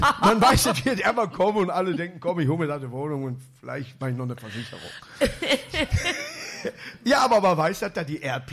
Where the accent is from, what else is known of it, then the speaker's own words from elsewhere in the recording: Duisburg, North Rhine-Westphalia, Germany; born there; Ich bin in Neudorf geboren.